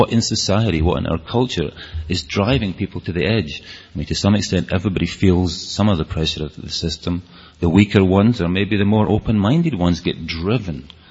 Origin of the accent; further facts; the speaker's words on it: Scotland, United Kingdom; accent: Scottish; Am I talking too fast, by the way, with my Scottish accent? Are you all managing to follow?